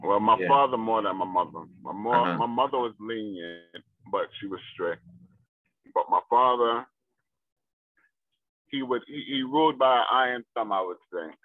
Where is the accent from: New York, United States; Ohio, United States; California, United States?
New York, United States; Brooklyn; Yes. I grew up in Brooklyn and East New York, But I spent every summer in Barbados during the summer.